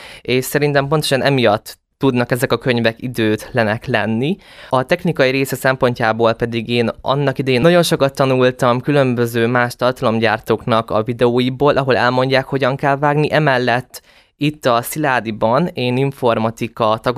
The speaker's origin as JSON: {"language": "Hungarian", "town": "Szeged", "region": "Csongrád-Csanád", "country": "Hungary", "tie": "born there", "said": "egyébként én Szegeden születtem is, és nagyon sokat jártam is a szüleimmel kiskoromtól kezdve Szegedre"}